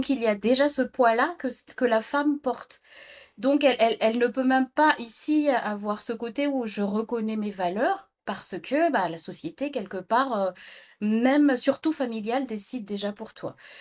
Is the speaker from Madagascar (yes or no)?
yes; Madagascar; moved away as an adult; now in France; Je suis malgache, née à Madagascar, et je suis partie faire mes études en 1996 en France.